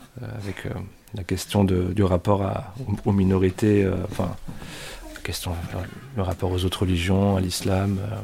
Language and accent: French; Paris, Île-de-France, France; moi je suis parisien. J'ai grandi dans un appartement familial dans le 5e arrondissement de Paris, dans lequel finalement mon père était né.